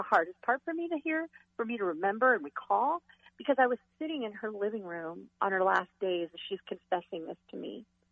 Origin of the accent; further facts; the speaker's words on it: California, United States; also born or lived in Utah; now in Minnesota, United States; I grew up in California. I live in Utah. And then I moved to Minnesota with that marriage.